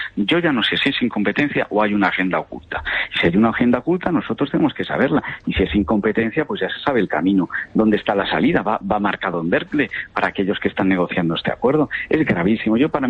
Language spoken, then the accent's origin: Spanish; Spain; Como español me duele muchísimo.